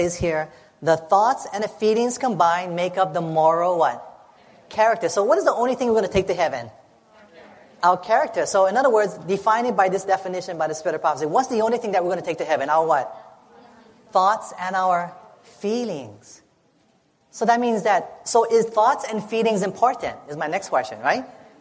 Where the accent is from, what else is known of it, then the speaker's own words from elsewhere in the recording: Hawaii, United States; you're in Healing Broken Relationships Seminar. And I'm from Hawaii, so let me here say a big warm aloha.